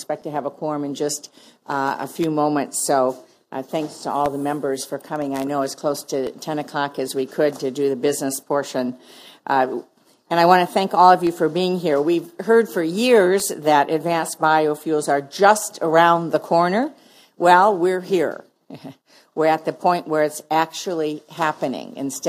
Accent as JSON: {"language": "English", "region": "Michigan", "country": "United States", "tie": "born or raised there", "said": "my home state of Michigan was actually an early adopter of ethanol"}